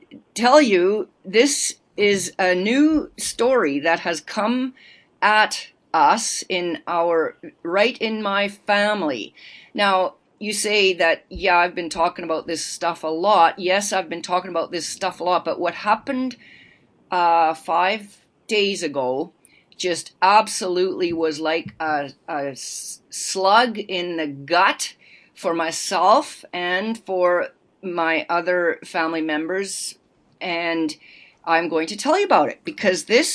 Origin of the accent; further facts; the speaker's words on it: Edmonton, Alberta, Canada; after the family moved to Edmonton, and then, you know, I grew up in Edmonton, Alberta.